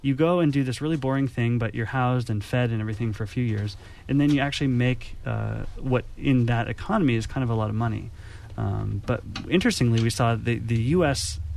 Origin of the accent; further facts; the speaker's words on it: Aptos, California, United States; I was born in Watsonville and grew up in Aptos.